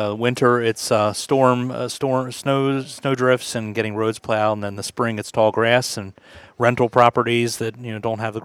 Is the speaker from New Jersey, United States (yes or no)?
no; Perry Hall, Maryland, United States; She's from my hometown of Perry Hall.